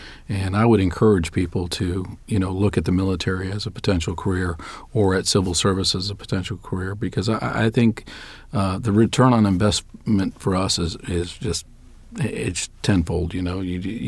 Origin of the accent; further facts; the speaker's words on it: United States; I mean, I'm proud to say I'm an American